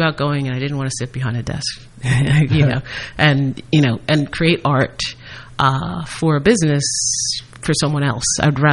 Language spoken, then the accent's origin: English; New York, United States; I'm from New York, so that's okay.